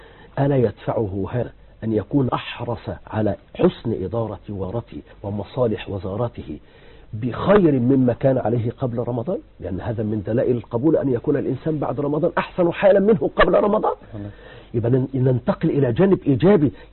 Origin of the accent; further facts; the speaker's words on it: Egypt; الآن يجب أن تكون حريص 24 قراءة كما نقول نحن عندنا في مصر.